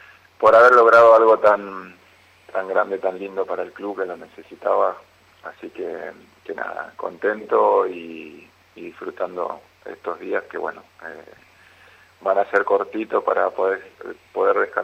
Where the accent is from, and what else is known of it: Posadas, Misiones, Argentina